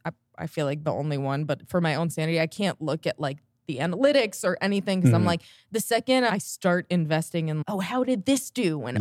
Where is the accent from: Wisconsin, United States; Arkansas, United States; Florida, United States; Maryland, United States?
Florida, United States; now in Los Angeles, United States; No, I'm from Florida.